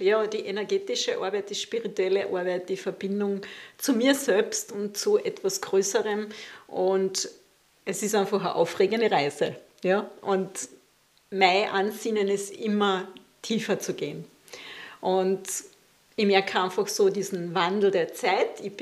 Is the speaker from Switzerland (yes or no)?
no; Carinthia, Austria; now in Waldviertel, Austria; Ich bin ursprünglich aus Kärnten und bin jetzt schon 26 Jahre im Waldviertel.